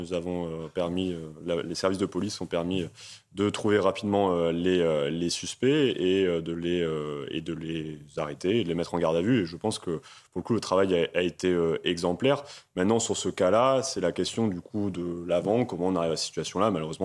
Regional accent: Amiens, Hauts-de-France, France; Moi, je suis originaire d'Amiens.

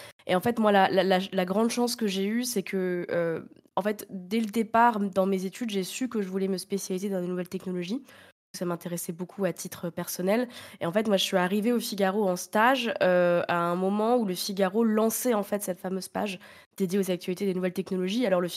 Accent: Reims, Grand Est, France; born there; D'où viens-tu ? Alors, je suis née à Reims.

